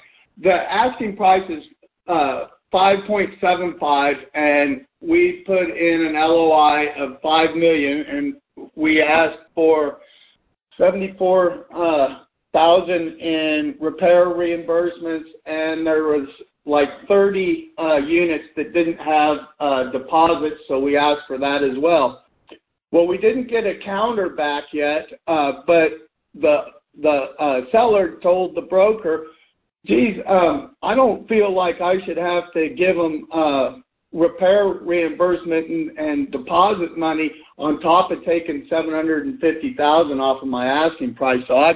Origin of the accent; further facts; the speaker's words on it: Denver, Colorado, United States; now in Austin, United States; Actually, I'm from Denver, but I've lived in Austin since 84.